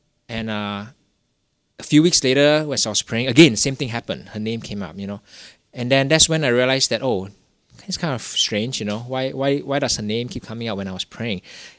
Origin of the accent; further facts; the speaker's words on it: Singapore; I was born in Singapore, I grew up in Singapore my whole life